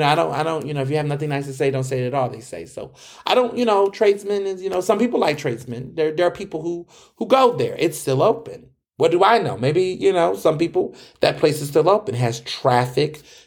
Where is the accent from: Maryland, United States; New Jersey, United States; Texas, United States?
Texas, United States; Houston; now in Philadelphia, United States; And when I first came to Philly, you know, I'm from Houston. I have to remind you all. So I know barbecue.